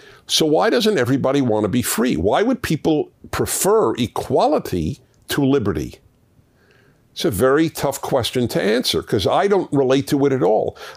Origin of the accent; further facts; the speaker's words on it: United States; I have no problem mentioning soccer, though I'm American, because a lot of you are watching around the world where soccer is the sport.